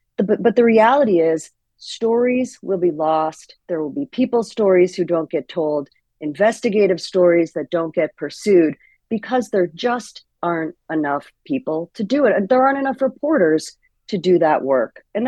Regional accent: Hartford, Connecticut, United States; Tribune, which owns my hometown paper, the Hartford Current

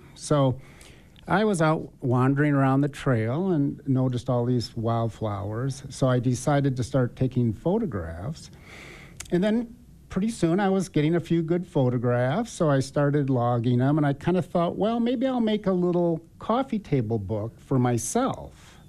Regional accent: Michigan, United States; Right. So I'm from Michigan, and I retired about 5 years ago.

